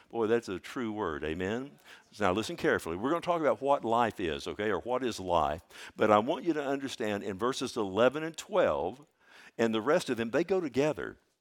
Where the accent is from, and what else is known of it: Texas, United States